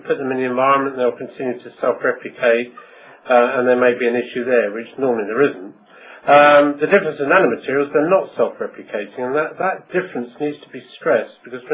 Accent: Oxford, South East England, United Kingdom; from Oxford. Being in the UK

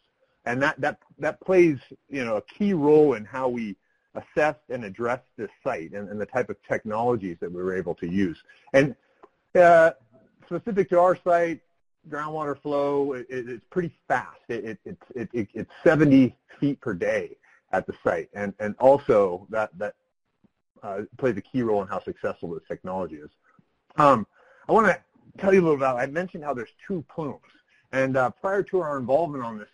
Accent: Colorado, United States; now in Arizona, United States; I've been in Arizona for 17 years, but I'm from Colorado, and coincidentally, my grandpa worked at that smelter facility.

